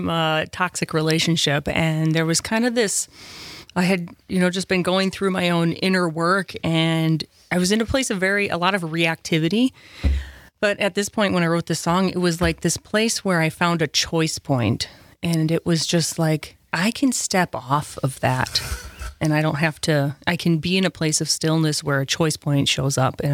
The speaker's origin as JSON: {"language": "English", "town": "Manitowoc", "region": "Wisconsin", "country": "United States", "tie": "born or raised there", "lives_now": "Madison, United States", "said": "And I was born and raised in Wisconsin, in Manitowoc, but I feel like I'm spiritually reborn here in Madison."}